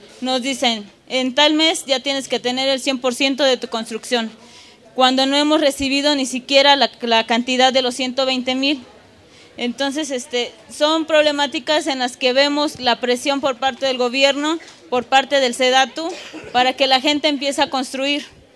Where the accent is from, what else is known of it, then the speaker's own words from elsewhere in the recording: Zacatepec, Morelos, Mexico; yo vengo del estado de Morelos, del municipio de Zacatepec. El municipio en el que yo vivo fue el segundo lugar con más daños.